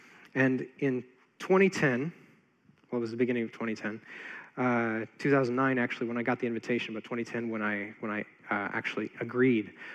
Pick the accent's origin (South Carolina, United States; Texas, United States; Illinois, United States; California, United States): Texas, United States; San Antonio; Howdy, y'all. I'm from San Antonio, so I'm allowed to say that.